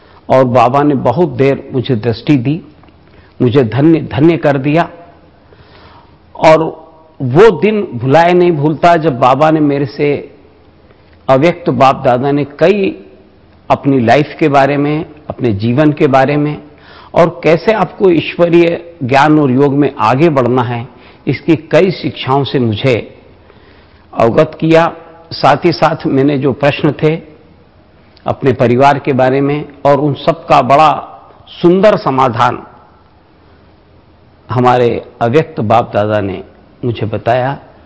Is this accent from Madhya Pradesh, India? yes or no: yes; Indore, Madhya Pradesh, India; मैं इंदौर मध्य प्रदेश का रहने वाला हूं।